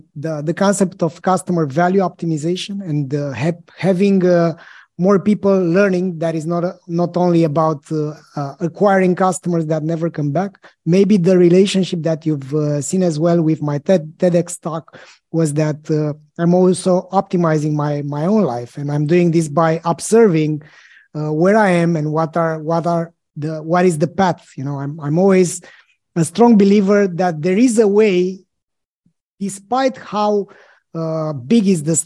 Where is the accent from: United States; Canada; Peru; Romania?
Romania; Bucharest; I'm from Bucharest, and I am in Bucharest today.